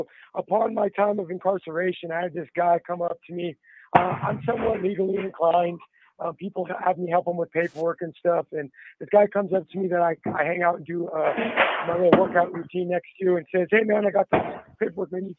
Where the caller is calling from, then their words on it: San Diego, California, United States; I'm unfortunately calling from a correctional facility. I'm at RJD in San Diego, California.